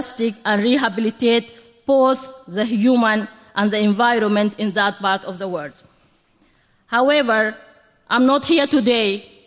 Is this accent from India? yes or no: no; Darfur, Sudan; English is a second language; For me as a Darfurian, we have really been touched deeply with a great activist from all over the world who work together to stop genocide in Darfur.